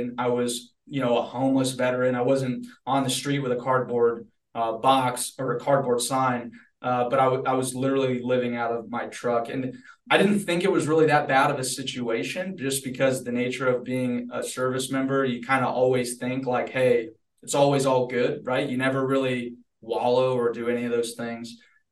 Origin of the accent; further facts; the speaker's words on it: the South, United States; Yeah, so I grew up in the South, right? Like most people who grew up in the South, everybody's a Christian, right?